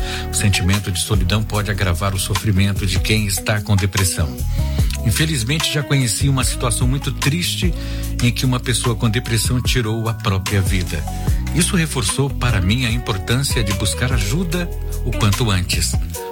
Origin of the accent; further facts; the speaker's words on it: Paranaguá, Paraná, Brazil; sou de Paranaguá.